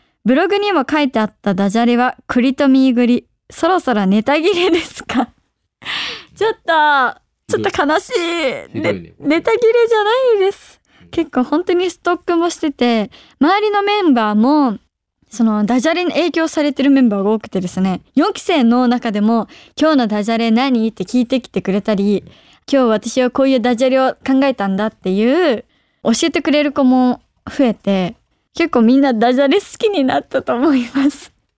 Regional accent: Aichi, Japan; あの地元が愛知なので、その愛知のお仕事をさせていただくのが夢だったりして

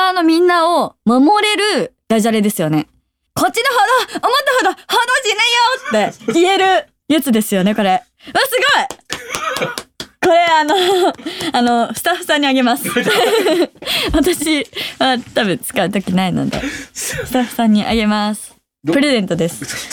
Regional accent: Nagoya, Aichi, Japan; 私の地元、名古屋のことをアピールできるし。

